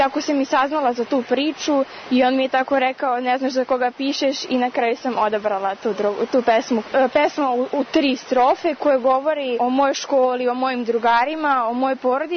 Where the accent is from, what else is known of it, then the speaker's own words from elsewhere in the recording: Belgrade, Serbia; dolazim iz Beograda, imam 13 godina